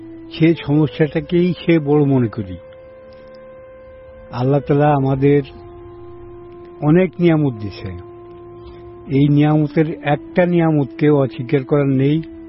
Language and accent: Bangla; Gopalganj, Dhaka Division, Bangladesh; কিন্তু আমার জন্মস্থান গোপালগঞ্জ, আমি গ্রামের বাড়ি আমার গোপালগঞ্জে।